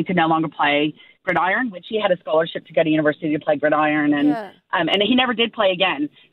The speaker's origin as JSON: {"language": "English", "country": "United States", "said": "Yeah, so I'm American originally, and my dad played gridiron in high school."}